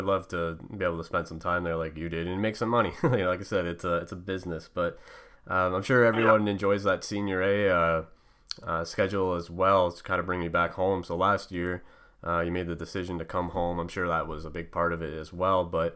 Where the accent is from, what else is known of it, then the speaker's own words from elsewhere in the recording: Canada; being Canadian, you know, it's pretty cool, kind of comical too.